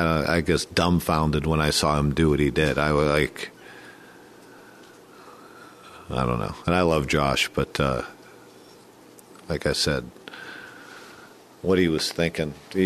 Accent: Ohio, United States; I, obviously growing up in Ohio, it sure caught my attention.

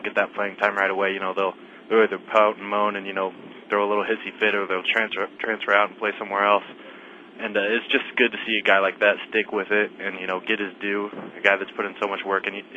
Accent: Nebraska, United States; we kind of talked about growing up in Nebraska as a Husker fan.

